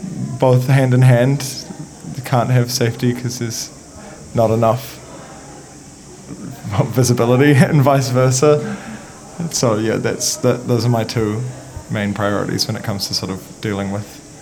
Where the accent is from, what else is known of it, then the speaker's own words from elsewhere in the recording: Auckland, New Zealand; I'm an artist and I am from Auckland.